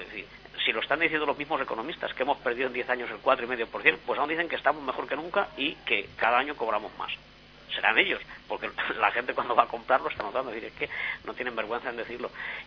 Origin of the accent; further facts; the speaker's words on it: Cuenca, Castilla-La Mancha, Spain; con todo el respeto a Cuenca, yo soy de Cuenca